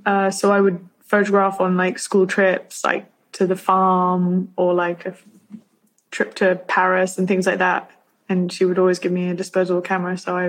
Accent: United Kingdom; So I'm so British.

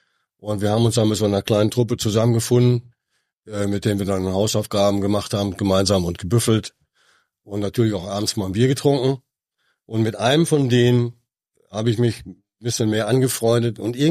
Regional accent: North Rhine-Westphalia, Germany; born there; Ich bin kein Küstenkind, ich bin gebürtig aus dem Ruhrgebiet.

